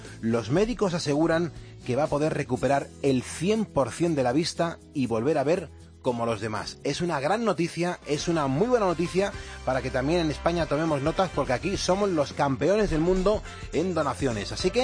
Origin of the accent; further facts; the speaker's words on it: Mexico; Viendo mi email te darás cuenta de que soy mexicana y tal vez regrese a mi querido México en agosto o en septiembre.